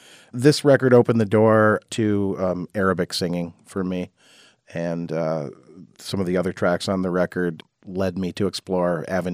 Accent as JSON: {"language": "English", "town": "Jackson", "country": "United States", "tie": "born or raised there", "said": "So it among my circle of friends growing up in Jackson, we were a bunch of kooky, artistic outsider types."}